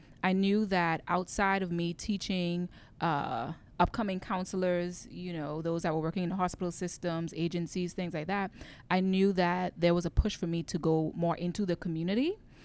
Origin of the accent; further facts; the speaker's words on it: Bahamas; now in United States; growing up in the Bahamas, I was just taught really education, get a good job